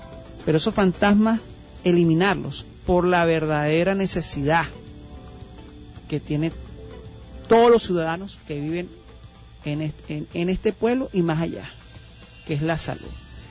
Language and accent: Spanish; Venezuela; Nosotros como venezolanos, los últimos 20 años hemos vivido en un dinamismo constante político, social y económico